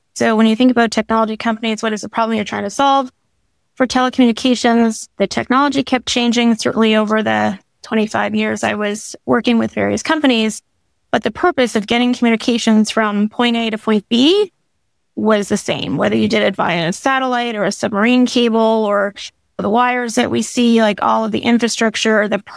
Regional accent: Elliston, Ontario, Canada; born there; now in St. John's, Canada; I moved out to St. John's. I'm actually based in St. John's, Newfoundland. I was born in Elliston, Ontario, actually.

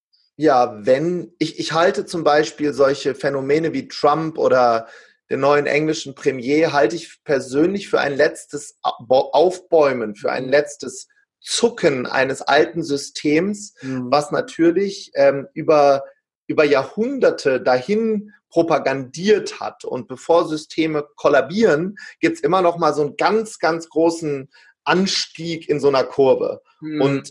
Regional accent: Wuppertal, North Rhine-Westphalia, Germany; now in Limburg, Germany; Es gab im Vergleich zu der Zeit, wo ich aufgewachsen bin, in einer Großstadt in Wuppertal, da gab es keinen Bioladen.

